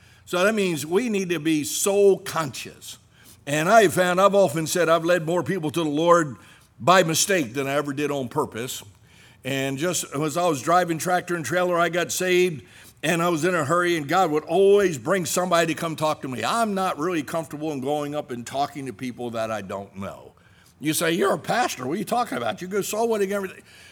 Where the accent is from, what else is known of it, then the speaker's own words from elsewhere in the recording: New Jersey, United States; I'm from New Jersey. We don't talk to people.